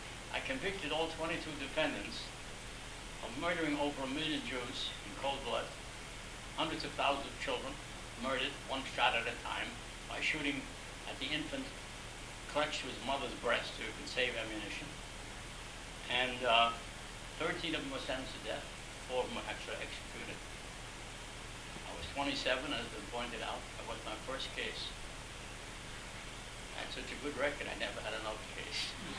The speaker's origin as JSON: {"language": "English", "region": "Transylvania", "country": "Romania", "said": "Yes, I came from Transylvania. My sister was born in the same house. She was born in Hungary. I was born in Romania."}